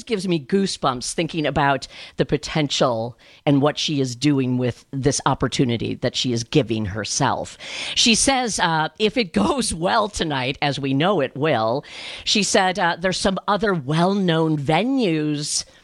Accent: Wisconsin, United States; You know, we're from Wisconsin. Let's do a Wisconsin show.

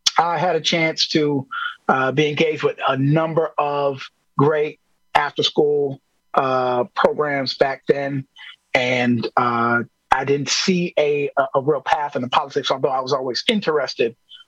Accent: Milwaukee, Wisconsin, United States; I grew up in the Sherman Park neighborhood.

